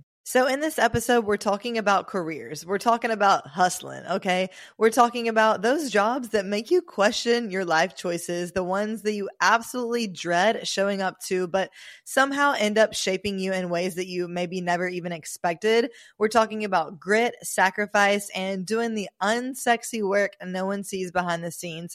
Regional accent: Mobile, Alabama, United States; moved away as an adult; now in Miami, United States; I'm in Miami now, but I lived in Mobile up until the age I was 20 when I moved here, and I'll be 24 in about a week. So I lived in Alabama, Mobile, a smaller town all of my life.

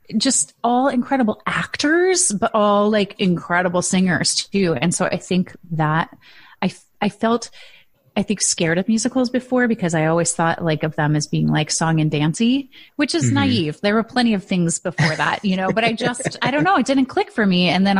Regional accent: Midwest, United States; I'm from the Midwest, you know, I'm hardy.

